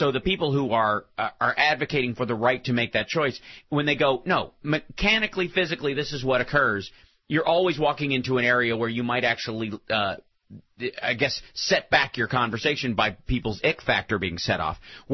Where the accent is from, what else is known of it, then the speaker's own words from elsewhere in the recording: the South, United States; growing up in the South and knowing a lot of people in the South